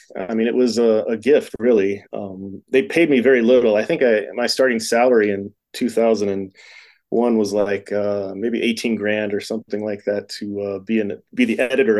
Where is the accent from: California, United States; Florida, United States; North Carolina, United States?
Florida, United States; Tampa; now in Las Vegas, United States; No, I grew up in Tampa, Florida, death metal capital of the world.